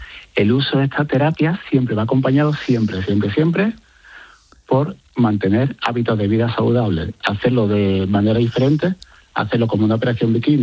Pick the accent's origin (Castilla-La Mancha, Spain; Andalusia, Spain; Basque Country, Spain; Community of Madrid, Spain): Andalusia, Spain; Seville; que yo soy de Sevilla